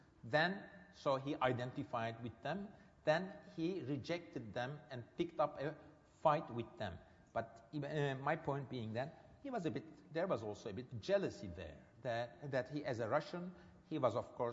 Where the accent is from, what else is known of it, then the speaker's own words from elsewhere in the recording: Istanbul, Turkey; I'm a Turk. I'm coming from Istanbul. I'm heavily embedded in my culture.